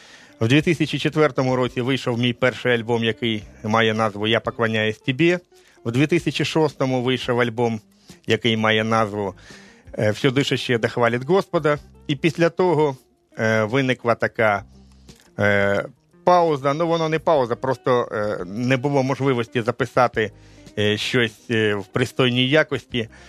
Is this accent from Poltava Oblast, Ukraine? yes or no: yes; Poltava, Poltava Oblast, Ukraine; Презентація відбудеться в моєму рідному місті Полтаві